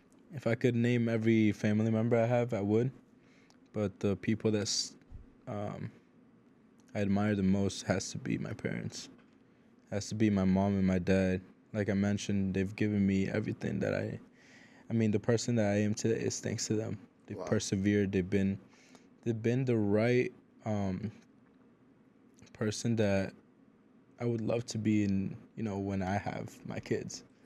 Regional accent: Beverly, United States; born there; So luckily, I was born here in Beverly.

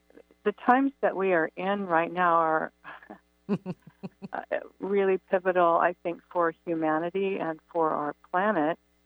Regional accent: California, United States; also born or lived in Hawaii / Santa Fe, New Mexico; Yeah, well, I grew up in California. I also lived in Hawaii, and for the last 22 years was living in Santa Fe

